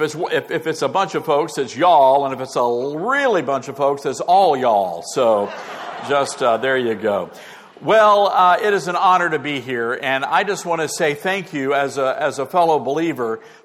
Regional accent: Memphis, Tennessee, United States; Well, I grew up in Memphis, Tennessee, and I take my chicken fried, my biscuits buttered, and my tea sweet.

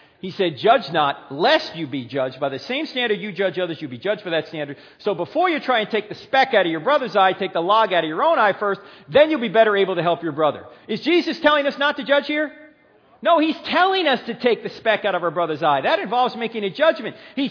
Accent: New Jersey, United States; Can you tell I'm originally from New Jersey?

